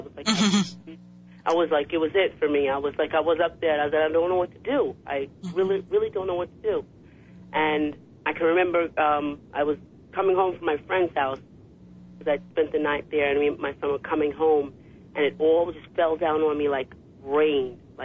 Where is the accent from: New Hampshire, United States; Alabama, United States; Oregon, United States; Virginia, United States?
Alabama, United States; No, I'm from Alabama, but I've gotten some of that New Yorker in me.